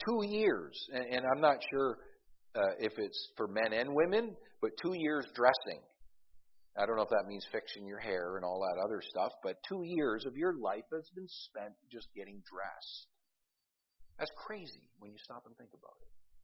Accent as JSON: {"language": "English", "region": "Scotland", "country": "United Kingdom", "said": "I'm as cheap as they come. I'm Scottish and I'm Baptist."}